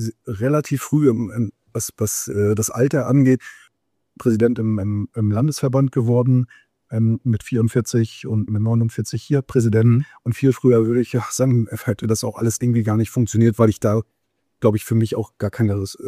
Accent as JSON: {"language": "German", "town": "Parchim", "region": "Mecklenburg-Vorpommern", "country": "Germany", "tie": "born or raised there", "said": "Ich komme ja tatsächlich ursprünglich aus Parchim, das ist im Mecklenburg-Vorpommern, also quasi im Osten unserer, also im Norden eigentlich, aber eben in der ehemaligen DDR. Und da bin ich ja quasi groß geworden."}